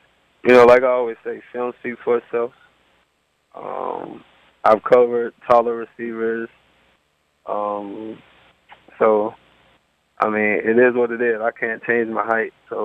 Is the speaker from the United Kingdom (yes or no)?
no; Murfreesboro, Tennessee, United States; I'm from Murfreesboro, Tennessee. It's about 30 minutes outside of Nashville.